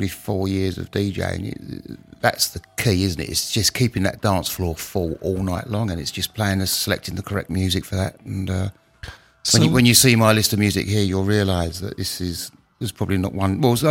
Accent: Leyton, London, United Kingdom; from East London, from Leighton in East London?

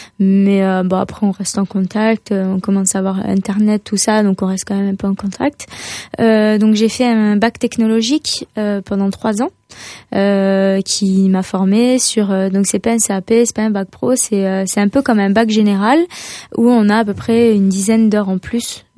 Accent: Toulouse, Occitanie, France; now in Nice, France; Quand je suis arrivée de Toulouse à Nice, c'était un peu spécial. Déjà, on passe d'une maison à la campagne, à un petit appartement qui coûte le double.

